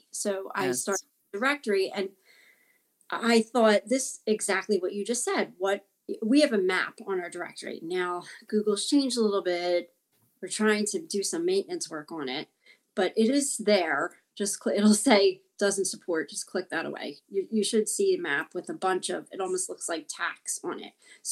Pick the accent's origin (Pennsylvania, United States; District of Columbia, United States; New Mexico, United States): Pennsylvania, United States; Philadelphia; you and I are from major city areas, Boston, I'm from Philly